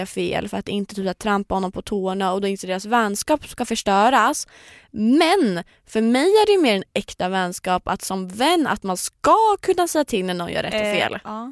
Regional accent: Sweden; som svensk då förstå det?

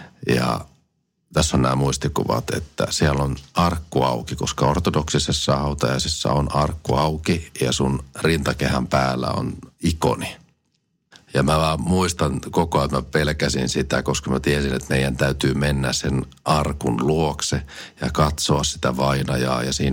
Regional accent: Kotka, Kymenlaakso, Finland; born there; minä olen syntynyt ihan Kotkassa, joten siitä tuli nämä brittijuuret. Sitten olen Englannin kansalainen, enkä koskaan ole nähnyt Suomen passia edes.

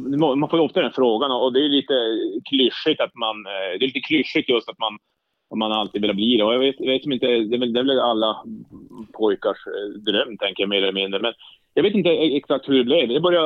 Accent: Jokkmokk, Norrbotten County, Sweden; Nej, jag är uppvuxen i Jokkmokk. Det är ju just norr om Polcirkeln i inlandet då. Mitt i Sverige, norr om Polcirkeln.

